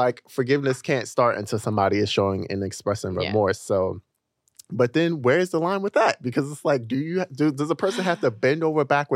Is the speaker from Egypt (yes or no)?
no; Baltimore, Maryland, United States; because I'm from Baltimore originally.